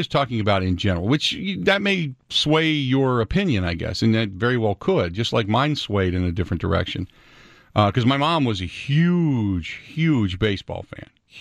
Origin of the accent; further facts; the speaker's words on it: Cincinnati, Ohio, United States; where I grew up in Cincinnati.